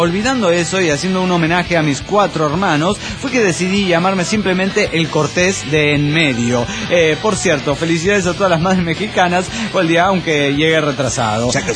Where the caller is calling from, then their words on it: Quito, Pichincha, Ecuador; de Quito, Ecuador.